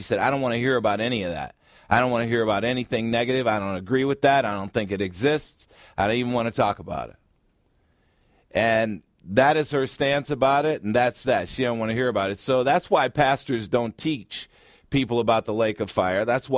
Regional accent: Chicago, Illinois, United States; reminiscent of my days in my hometown, also known as the Windy City, Chicago.

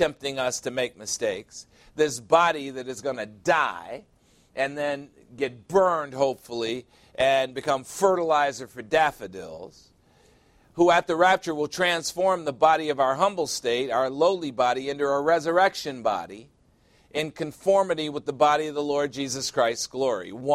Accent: Chicago, Illinois, United States; You know, I'm from Chicago, as you well know

